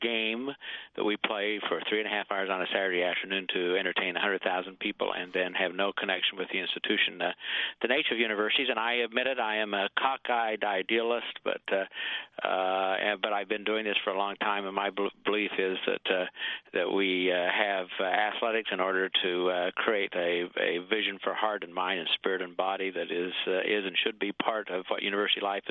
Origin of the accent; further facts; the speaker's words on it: Vernal, Utah, United States; if I were at Ohio State trying this, I would end up pumping gas in Vernal, Utah, my hometown probably.